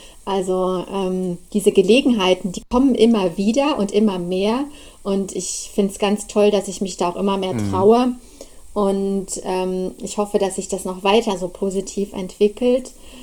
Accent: Leipzig, Saxony, Germany; ich komme aus Leipzig.

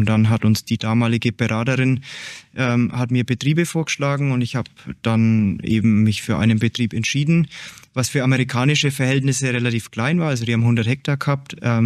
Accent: Bavaria, Germany; Ich bin ein Franke, also ich bin sehr traditionell, oder Bayern, sehr traditionsbewusst.

